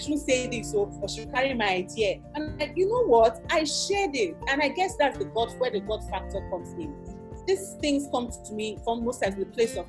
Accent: Warri, Delta, Nigeria; I grew up in Warri, right?

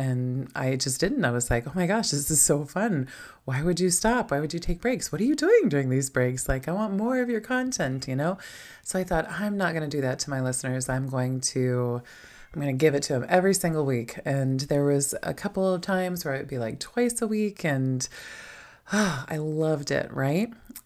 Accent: Ohio, United States; also born or lived in Louisiana; I was randomly born in Louisiana, but I wasn't raised there. I was raised in Ohio, but I wasn't born there.

